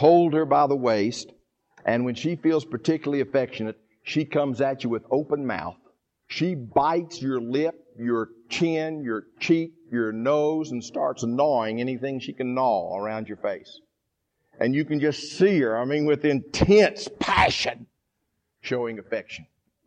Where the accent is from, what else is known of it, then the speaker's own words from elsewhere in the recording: the South, United States; and I'm a Southerner by birth, choice, and conviction.